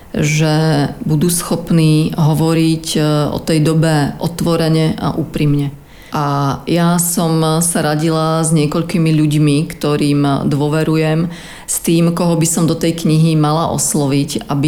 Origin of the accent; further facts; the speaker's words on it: Vrútky, Žilina Region, Slovakia; moved away as an adult; also born or lived in Munich; now in Prague, Czechia; ja som z Vrútok, že sa spolu presťahujeme do Prahy. Ja som sa do Prahy presťahovala, keď som mala 25 rokov, pretože medzi tým som teda ešte žila v Nemecku v Mníchove.